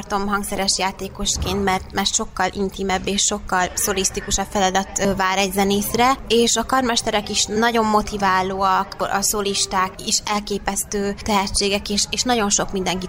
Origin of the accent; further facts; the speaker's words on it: Cegléd, Pest, Hungary; én ugye zeneiskolába kezdtem, Cegléden, alföldi lány vagyok, úgyhogy Cegléden, utána Kecskemétre jártam a konzervatóriumba